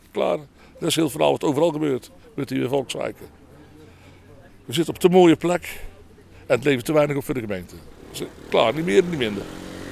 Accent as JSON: {"language": "Dutch", "town": "'s-Hertogenbosch", "region": "North Brabant", "country": "Netherlands", "accent": "Bosch dialect", "said": "Wij praten plat bos."}